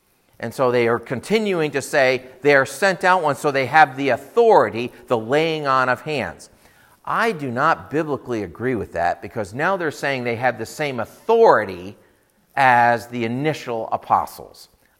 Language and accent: English; Rochester, New York, United States; When I came here, I was from Rochester, New York, and I came here and I was sent from my church, the Fairport Community Church, to here.